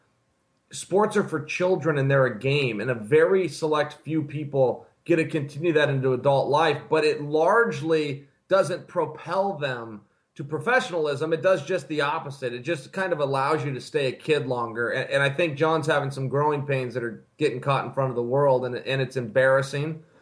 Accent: Portland, Oregon, United States; I'm from Portland, Oregon. Not only have I never put my eyes on coke, I've never been offered it

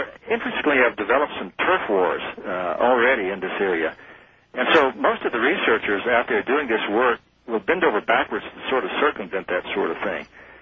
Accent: Texas, United States; I grew up in Central Texas, which we call the buckle of the Bible Belt.

